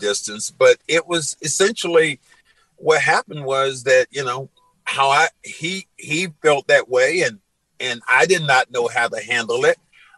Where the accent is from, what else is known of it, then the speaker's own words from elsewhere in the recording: the South, United States; And I'm not a big fan, although I'm from the South.